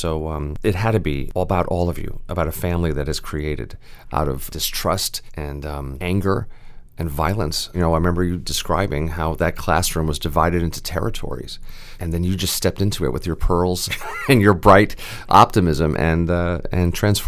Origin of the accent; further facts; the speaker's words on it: Brooklyn, New York, United States; You know, I was from Brooklyn, and … 's from Brooklyn